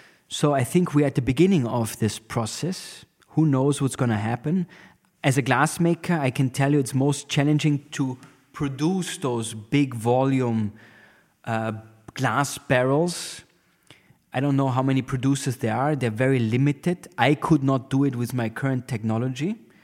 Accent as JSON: {"language": "English", "region": "Tyrol", "country": "Austria", "second_language": "English", "said": "I'm from North Tyrol. And North Tyrol is famous for cow's milk and skiing."}